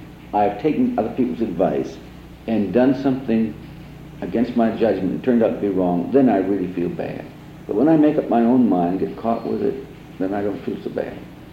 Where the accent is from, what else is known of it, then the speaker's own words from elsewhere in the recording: Newfoundland and Labrador, Canada; born there; I was born in Newfoundland, Labrador.